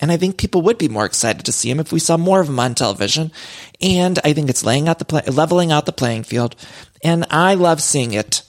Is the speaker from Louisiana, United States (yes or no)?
no; Cleveland, Ohio, United States; You know, I'm from Cleveland.